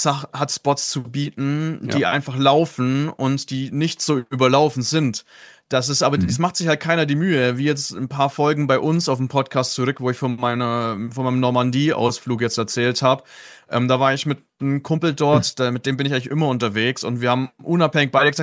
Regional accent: Southern Germany, Germany; now in Northern Germany; das ist einer der Gründe, warum ich irgendwann als Süddeutscher tatsächlich in den Norden geflohen bin.

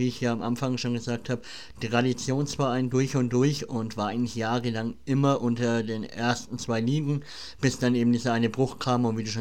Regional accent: Bavaria, Germany; Ich glaube, so ist es bei uns Franken genauso. Kommst du einmal aus Franken, dann bist du Franke durch und durch und bist zufrieden, wo du herkommst.

